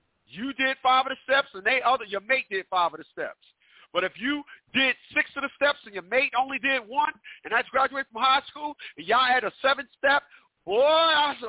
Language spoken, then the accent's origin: English; Newark, New Jersey, United States; Where I'm from, and I'm from Newark, New Jersey.